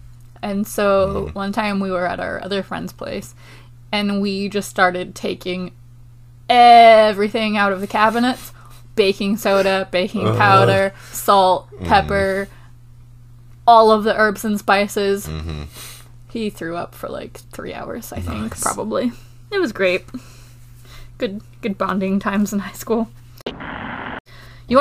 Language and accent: English; United Kingdom; I'm British and not paprika.